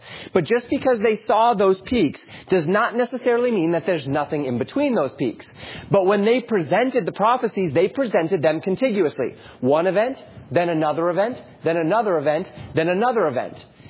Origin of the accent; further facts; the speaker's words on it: Colorado, United States; I grew up in Colorado, and I would go hike in the mountains.